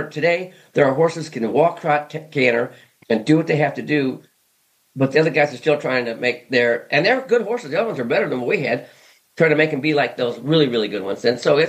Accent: Ohio, United States; when I became a horse trainer, I'm from Ohio

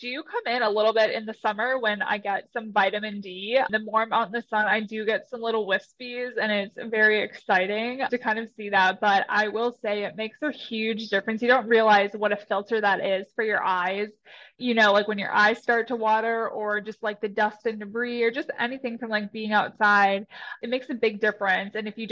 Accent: Wisconsin, United States; moved away as an adult; now in Charlotte, United States; I am originally from Wisconsin, born and raised. I moved out to Charlotte, North Carolina after college

